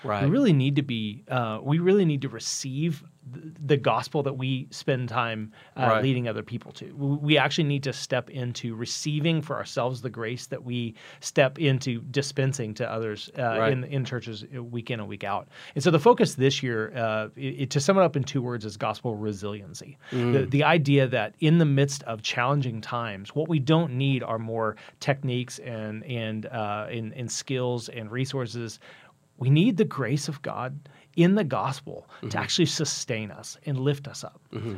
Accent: Laverne, Oklahoma, United States; down to places like where I grew up in Laverne, and even smaller rural places.

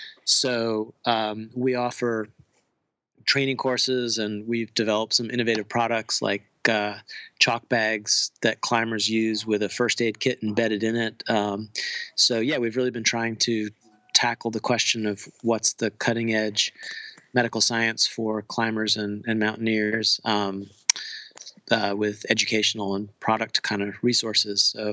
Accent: New England, United States; But I grew up here in New England, so it's a nice way to come home

